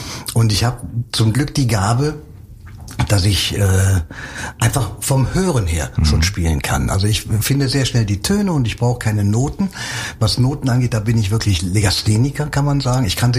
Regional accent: Cologne, North Rhine-Westphalia, Germany; weil ich bin im Schatten der Domtürme groß geworden. Ich habe den Dom eben nicht jeden Tag gesehen, obwohl ich nur einen Steinwurf von ihm entfernt gewohnt habe.

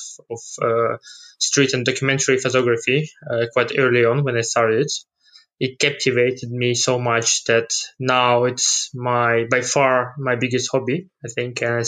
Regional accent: Ukraine; also born or lived in Russia; now in United Kingdom; it coincided with the time when I moved to UK. So originally I'm from Ukraine. I lived in Russia for some time before coming to UK as well.

